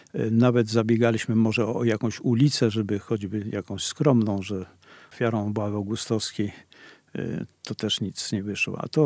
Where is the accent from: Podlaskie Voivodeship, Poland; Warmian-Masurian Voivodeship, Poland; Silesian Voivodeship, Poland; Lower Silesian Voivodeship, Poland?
Podlaskie Voivodeship, Poland; Suwałki; also born or lived in Gdańsk; bo jestem chłopcem z Suwałk, wprawdzie urodzonym w Gdańsku